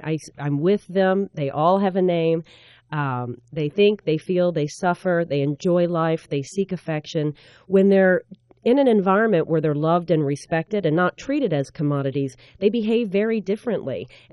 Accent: Louisville, Kentucky, United States; I grew up in Louisville, Kentucky, lost my leg to cancer as a child, went to college

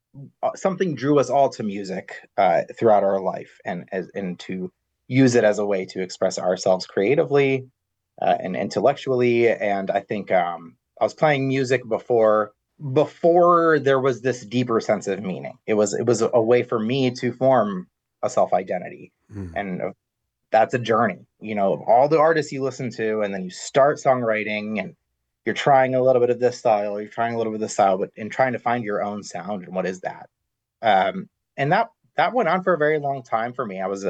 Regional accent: Ohio, United States; I'm a product of immigrants from Aleppo, Syria, personally, but I grew up in Northeast Ohio.

